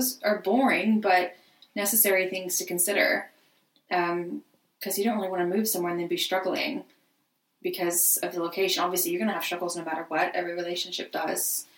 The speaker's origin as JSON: {"language": "English", "region": "Arizona", "country": "United States", "tie": "born or raised there", "said": "Like, where I grew up in Arizona, it was the snowbirds in the winter."}